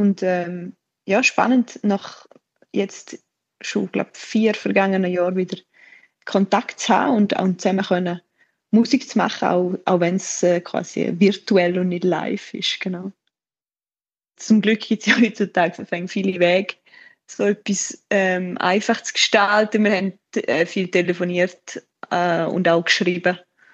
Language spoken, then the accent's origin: German; Pfäfers, St. Gallen, Switzerland; Ich komme aus Pfäffers und stelle mich einmal gerne als Bündnerin vor, obwohl ich eigentlich gar keine bin. Ich wohne noch im Kanton St. Gallen.